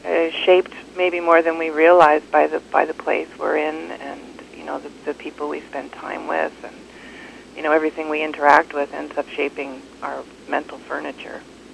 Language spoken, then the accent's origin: English; Vancouver, British Columbia, Canada; also born or lived in Ontario / Toronto; Most of my life. There's been a little back and forth between here and Toronto, but I was born in Ontario, but grew up mostly in Vancouver.